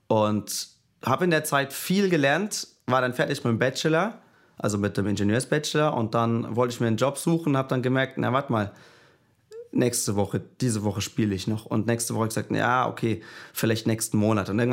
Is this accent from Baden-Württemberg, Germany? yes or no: yes; Göppingen, Baden-Württemberg, Germany; ich komme aus Göppingen, das ist im Vilstal, quasi ganz grob zwischen Stuttgart und Ulm.